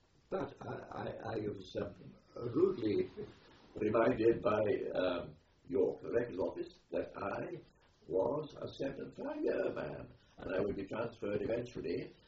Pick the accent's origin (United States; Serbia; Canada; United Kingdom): United Kingdom; Wales; growing up in the Welsh Valley, you had to be a good fighter, otherwise you wouldn't survive, you know.